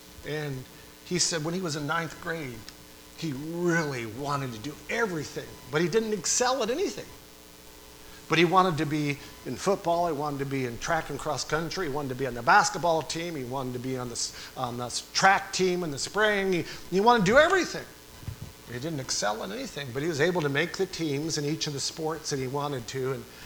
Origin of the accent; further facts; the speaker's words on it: New York, United States; my wife and I settled in my hometown in New York for about 3 months until Thanksgiving.